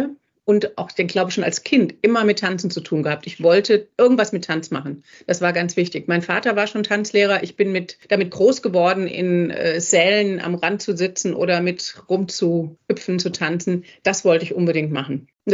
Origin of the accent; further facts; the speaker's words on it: Kölbe, Hesse, Germany; Bis ich ein Jahr alt war und dann sind meine Eltern zurückgegangen nach Marburg, wo die beide auch herkamen und ich bin aufgewachsen in Kölbe bei Marburg.